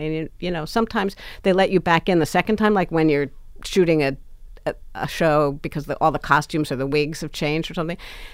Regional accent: New York City, New York, United States; I grew up in New York City. I went to shows all the time with my family.

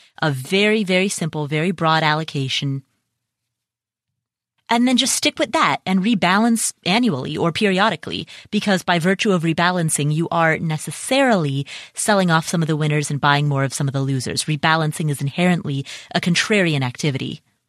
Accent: Cincinnati, Ohio, United States; was ranked as one of the worst schools in Cincinnati, Ohio, which, by the way, is my hometown.

